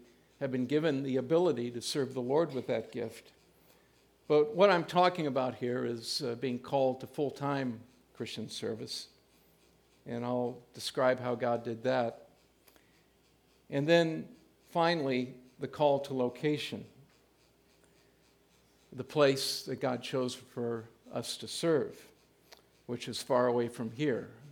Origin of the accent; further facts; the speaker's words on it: Hayward, California, United States; also born or lived in Oakland; I grew up in Hayward, California, until eighth grade. I was born in a hospital in Oakland called Providence Hospital, and my parents took me to their small home in Hayward